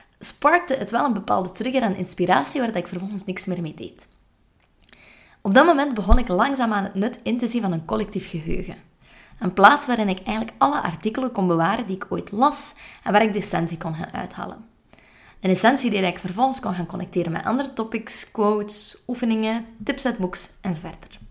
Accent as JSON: {"language": "Dutch", "region": "West Flanders", "country": "Belgium", "said": "dat blijft een moeilijk woord als West-Vlaming"}